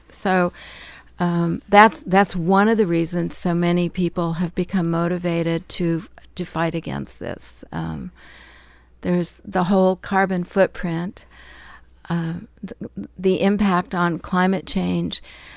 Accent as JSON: {"language": "English", "region": "Colorado", "country": "United States", "tie": "born or raised there", "lives_now": "Astoria, United States", "said": "I grew up in Colorado, where the green is much paler and there's much less water than here, and moved to Astoria in 1996"}